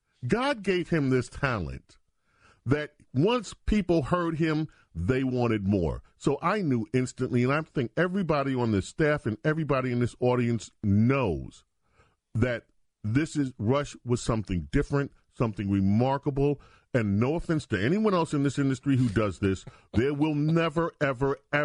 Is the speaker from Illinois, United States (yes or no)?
no; New York, United States; I grew up in the New York radio market